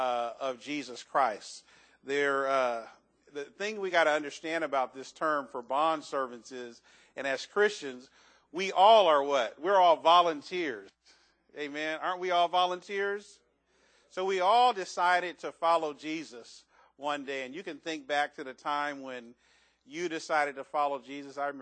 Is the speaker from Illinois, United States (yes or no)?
no; Oakland, California, United States; now in Vallejo, United States; we grew up in West Oakland from ages 1 to, I think I was about 13 when I moved here to Vallejo.